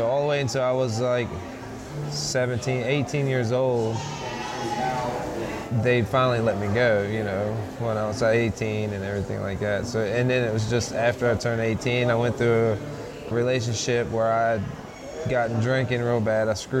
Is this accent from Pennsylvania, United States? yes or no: no; West Virginia, United States; I was born in Virginia, but I'm originally from West Virginia. I have a big family, more on my father's side than my mother's side, but big support group.